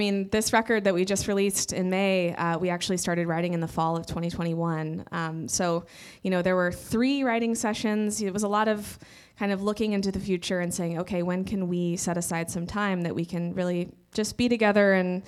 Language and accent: English; Texas, United States; it was at a little festival near where I grew up in Central Texas.